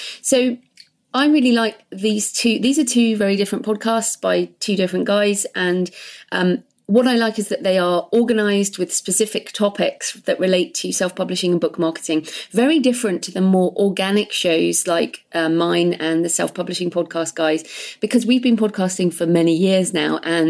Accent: United Kingdom; now in Spain; moved there in the 90s. And with the whole Brexit thing, I'm like, maybe I should have moved. But no, I'm very British, but I do love Spain.

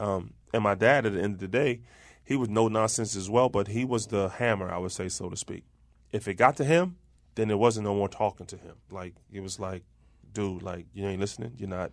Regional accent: Maryland, United States; Perkins Homes. Yeah. And then I moved to Somerset during my high school

